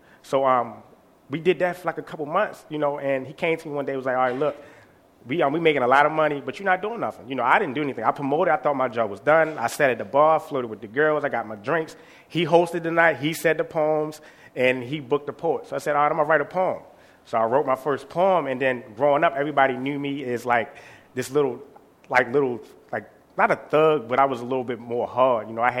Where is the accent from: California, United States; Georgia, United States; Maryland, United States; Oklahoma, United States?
Maryland, United States; Baltimore; born and raised in West Baltimore. Lived there all my life, never lived anywhere else.